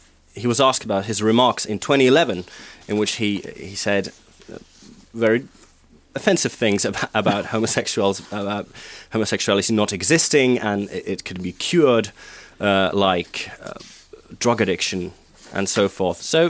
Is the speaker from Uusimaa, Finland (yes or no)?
no; Kouvola, Kymenlaakso, Finland; I'm from Kouvola, which is one of the few towns in Finland which isn't located near any water. It doesn't have a river, a lake, or the sea next to it.